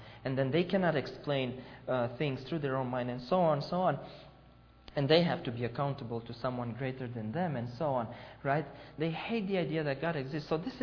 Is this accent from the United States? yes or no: no; Romania; English is a second language; even in my home country in Romania.